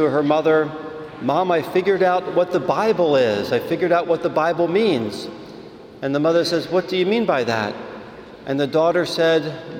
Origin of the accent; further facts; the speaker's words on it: Philadelphia, Pennsylvania, United States; Growing up in Philadelphia, even though we had pretty small backyards in the suburbs of Philly, most of us had gardens